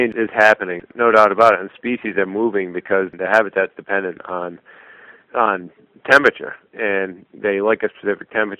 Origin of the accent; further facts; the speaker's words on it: Point Judith, Rhode Island, United States; I'm a fisherman from Point Judith.